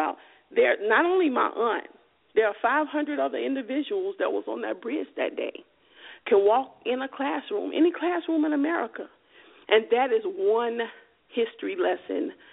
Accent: Selma, Alabama, United States; So I grew up in Selma, Alabama, right?

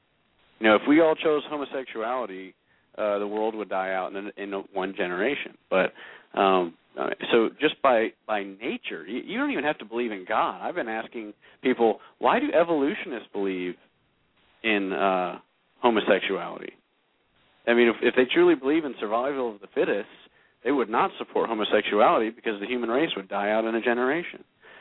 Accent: New York, United States; and you know, I'm from New York, and so it's personally very disheartening for me.

